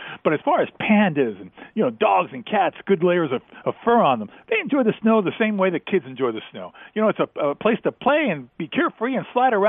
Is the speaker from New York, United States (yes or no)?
yes; New York City, New York, United States; You know, I remember being a kid up in New York, growing up in New York City.